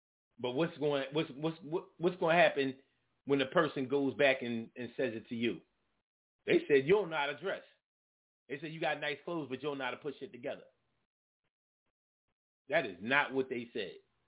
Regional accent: Philadelphia, Pennsylvania, United States; I grew up in Germantown and Pulaski Town around the corner from the building. The building was the projects around the corner, right around the corner from where I live.

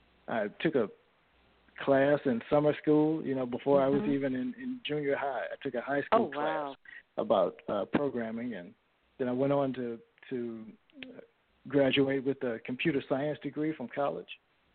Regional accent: St. Louis, Missouri, United States; I started out, I was born in St. Louis, Missouri. I'm born and raised in St. Louis, in a city, university city right outside of St. Louis.

